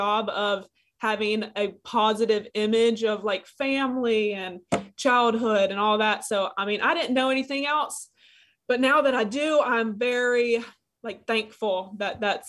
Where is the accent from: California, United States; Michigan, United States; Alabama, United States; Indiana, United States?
Alabama, United States; I have three sisters, and growing up in Alabama